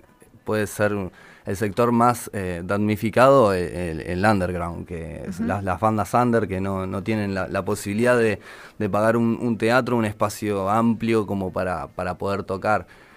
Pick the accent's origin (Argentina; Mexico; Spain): Argentina; Lobería, Buenos Aires Province; also born or lived in Mar del Plata; now in La Plata, Argentina; De Lobería, también el mismo pueblo de donde viene Diego